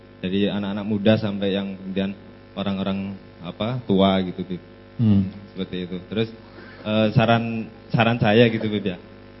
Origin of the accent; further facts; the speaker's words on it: Batang, Central Java, Indonesia; now in Mojosongo, Indonesia; Saya dari Batang, Jawa Tengah.